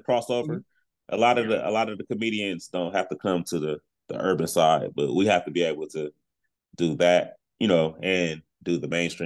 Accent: California, United States; And a lot of guys that I grew up in the Bay Area, there are a lot of dudes are like that.

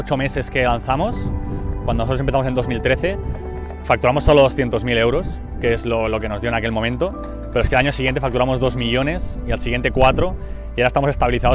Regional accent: Vilasar, Catalonia, Spain; also born or lived in Barcelona; yo en ese momento vivía en Vilasar, sí, que es donde yo estuve viviendo de pequeño. Y la creamos en Vilasar, que es un pueblo a 20 kilómetros de aquí.

